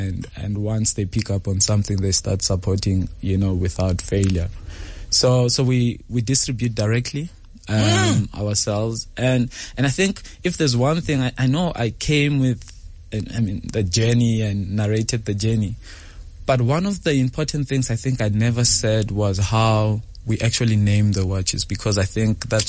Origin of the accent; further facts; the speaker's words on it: Gauteng, South Africa; Usually, I grew up around Gauteng.